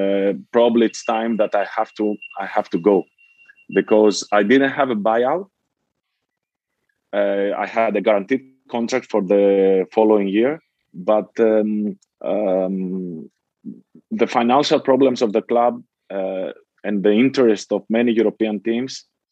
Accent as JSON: {"language": "English", "town": "Thessaloniki", "region": "Central Macedonia", "country": "Greece", "also_born_or_lived": "Athens", "second_language": "English", "moved": "as an adult", "said": "That was my home for me, even that I come from Thessaloniki. But after 5 years in Athens, I was feeling great."}